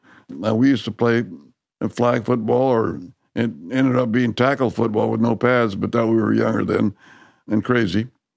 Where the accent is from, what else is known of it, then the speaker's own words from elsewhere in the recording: California, United States; Yeah, I had a different experience growing up in the San Joaquin Valley